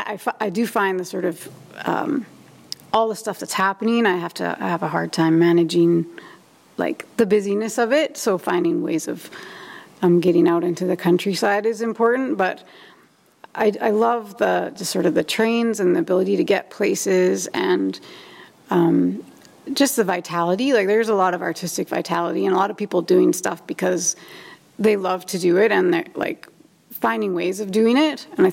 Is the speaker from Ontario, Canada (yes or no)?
no; Cranbrook, British Columbia, Canada; also born or lived in Vancouver; I wasn't born in Cranbrook. I was born in Vancouver, actually, but I went to school here. I went to St. Mary's and then through to high school at Mount Baker